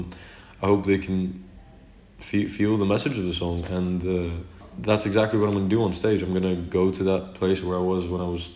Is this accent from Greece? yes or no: yes; Greece; I was born and raised in Greece. My mother's Greek. My beautiful mother's Greek. I was born and raised here, but we've been traveling to Denmark in the summers, sometimes on Christmas.